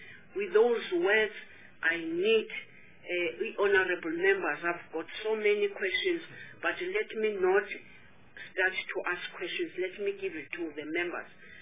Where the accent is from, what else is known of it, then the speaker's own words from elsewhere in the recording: South Africa; we are trying as South Africans to balance this question of 50-50. It's not easy, but we need not to do lip service. We are women of South Africa.